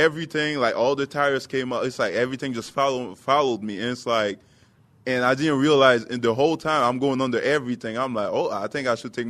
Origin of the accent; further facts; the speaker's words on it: Port-au-Prince, Ouest, Haiti; I mean, I was born and raised in Port-au-Prince.